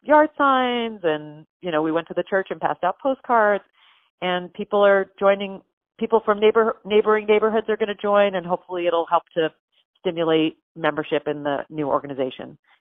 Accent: Fort Lauderdale, Florida, United States; growing up in Florida, in Fort Lauderdale, not in anywhere near like the nice part of Fort Lauderdale, just like the new part of Fort Lauderdale out west

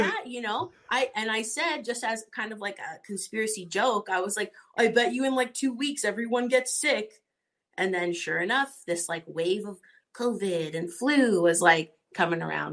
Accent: Toronto, Ontario, Canada; So I'm from Toronto, Canada.

